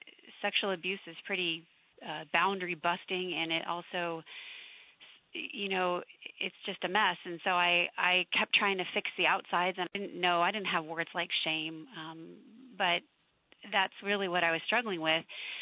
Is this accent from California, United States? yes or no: yes; California, United States; But growing up in the Bay Area in California, I was pretty much raised by a single mom, and we moved around a lot, and I went to a different school every year until sixth grade